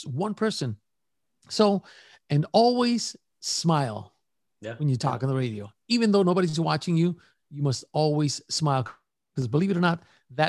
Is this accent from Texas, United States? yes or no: yes; Progreso, Texas, United States; Progreso. That's where I grew up, a small town, right, border town, right? Many people, I tell them, I'm from Progreso.